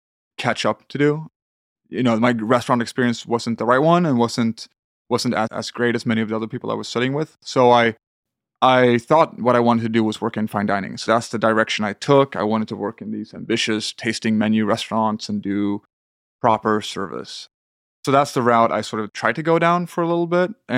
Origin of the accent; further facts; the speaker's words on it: Sweden; So I kind of lucked out and got a good apartment in my hometown in the south of Sweden, which is a convenient sort of commute to Copenhagen.